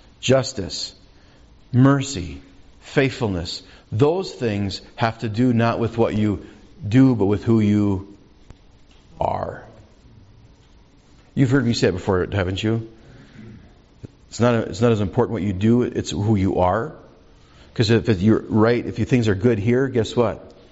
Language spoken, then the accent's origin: English; Minnesota, United States; See, you lived out west. I grew up in Minnesota. It rained half the time.